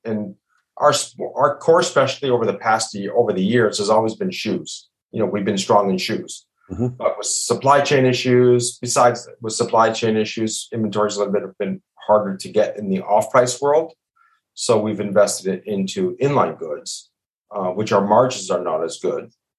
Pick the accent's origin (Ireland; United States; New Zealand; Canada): Canada; Toronto, Ontario; Anyway, getting back … born and raised in Toronto.